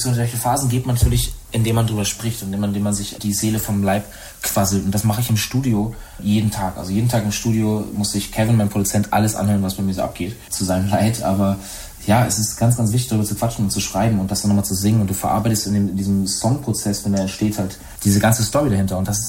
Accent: Baltic coast, Northern Germany, Germany; die Ostsee in Norddeutschland. Und da komme ich her, da will ich irgendwann wieder hin

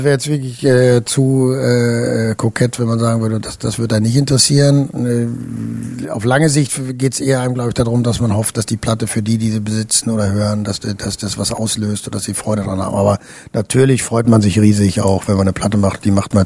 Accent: North Rhine-Westphalia, Germany; ich bin natürlich ein Junge des Ruhrgebiets, ich komme aus dem Ruhrgebiet und bin mit in den 60er Jahren mit Menschen aus ganz Europa groß geworden, aus Italien, aus Spanien, Griechenland, Polen, aus der Türkei

